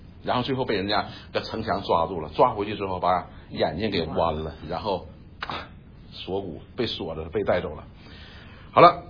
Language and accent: Chinese; China; 我们中国人都知道喝茶的时候是最放松的时候啊